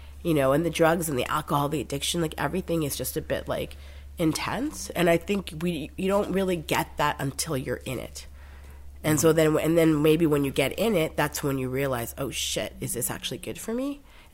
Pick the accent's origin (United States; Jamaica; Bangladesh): Bangladesh; I'm from Bangladesh.